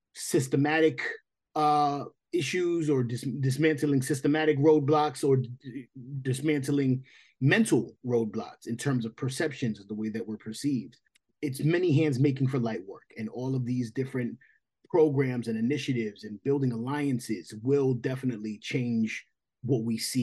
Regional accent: New York, United States; I'm an artist born and raised in New York. I started rapping before I started doing anything else.

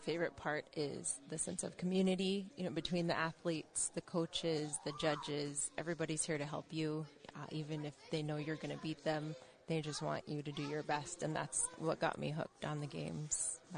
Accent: Nome, Alaska, United States; I'm from Nome. Happy to be here today.

